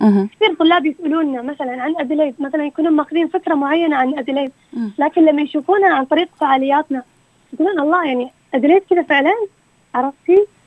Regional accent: Dammam, Eastern Province, Saudi Arabia; مثلا أنا من الدمام، طيب يعني من المنطقة الشرقية

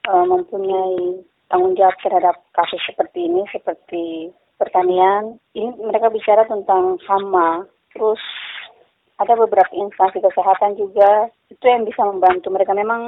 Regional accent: Maluku, Indonesia; ya paling kita orang Seram itu kan sagu, singkong, apa saja.

